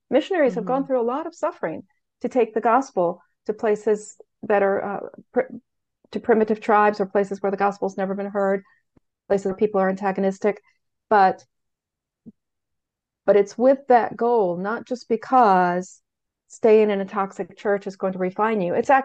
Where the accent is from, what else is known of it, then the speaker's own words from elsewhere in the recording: the South, United States; I'm from the South, so I'm going to say, bless your heart, all right?